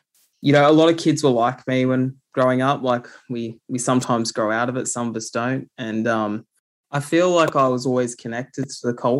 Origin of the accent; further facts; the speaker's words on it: New South Wales, Australia; also born or lived in Tumby Bay, Australia / Bungonia, Australia; I grew up in the Illawarra region of New South Wales, and the South Coast is where I was born, but I also spent time in Tumby Bay in South Australia. And I also spent time in Bungonia, which is in the central Tablelands of New South Wales.